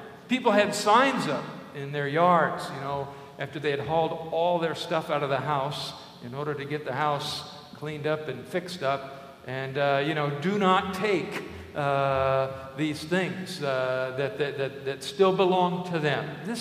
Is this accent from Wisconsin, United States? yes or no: no; Vandalia, Illinois, United States; take a psychology class at the state prison of my hometown, Vandalia, Illinois.